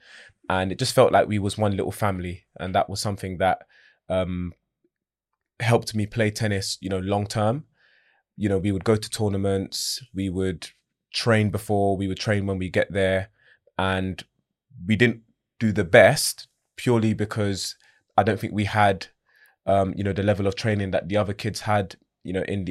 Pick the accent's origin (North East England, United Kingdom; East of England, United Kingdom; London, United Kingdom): London, United Kingdom; Camberwell; Yeah, so for me, I grew up in Camberwell